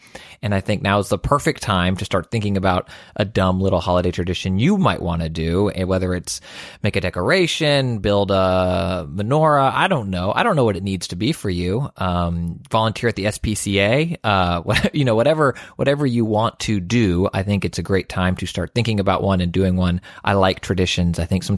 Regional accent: Houston, Texas, United States; I'm from Houston, so, like, this 1900 Galveston hurricane is something that most Houston kids know.

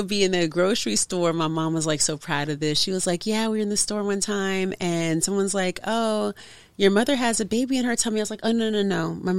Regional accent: Oakland, California, United States; Well, I'm from Oakland, California

